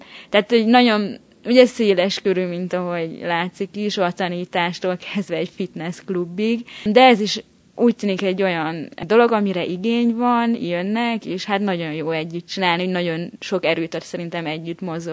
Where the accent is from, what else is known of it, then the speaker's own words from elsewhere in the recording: Tiszafüred, Jász-Nagykun-Szolnok, Hungary; now in San Diego, United States; a San Diegói Magyar Ház Körösi Csoma Sándor program ösztöndíjasa. Egyébként tiszafüredi származású vagyok